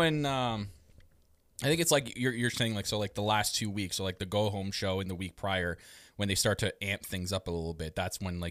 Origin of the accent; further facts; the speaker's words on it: Canada; I'm Canadian and we do everything maple up here.